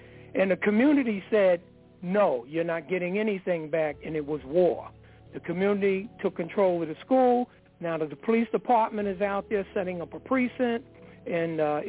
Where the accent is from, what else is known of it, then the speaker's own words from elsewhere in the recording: Brooklyn, New York, United States; Well, brother, I'm born and raised in Brooklyn, and at 14 years old, I was taken by a brother named Hodari. I grew up with a brother named Hodari and Shaka. We all both lived in Bed-Stuy, Brooklyn.